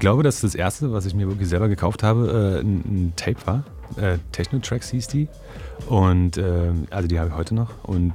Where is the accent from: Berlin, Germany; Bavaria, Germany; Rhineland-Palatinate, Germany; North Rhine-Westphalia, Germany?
Berlin, Germany; Hauptsächlich Marzahn, also größtenteils Ostteil Berlins, also geboren Lichtenberg, genau wie mein Sohn jetzt.